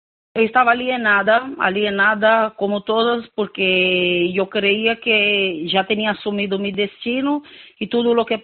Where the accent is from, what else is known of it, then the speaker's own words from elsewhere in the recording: Brazil; Yo soy de Brasil, ¿no? Era la típica niña de Brasil, nacida y criada en las favelas.